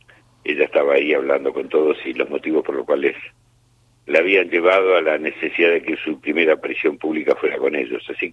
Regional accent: Argentina; como ciudadano, como argentino

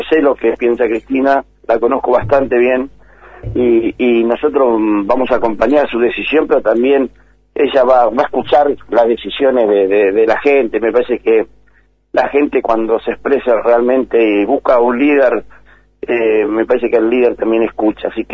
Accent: Argentina; como persona ciudadana, como argentino

